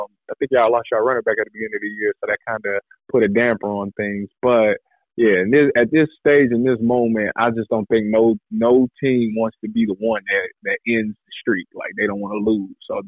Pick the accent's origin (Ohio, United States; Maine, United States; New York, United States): Ohio, United States; I mean, for me, I mean, yeah, growing up in Ohio, I thought, you know, Ohio had great football.